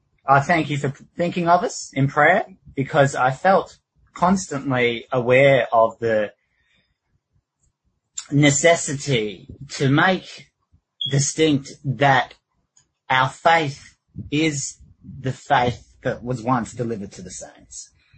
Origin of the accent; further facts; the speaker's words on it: Australia; accent: Australian; I really didn't know I had an Aussie accent until talking to you guys and girls.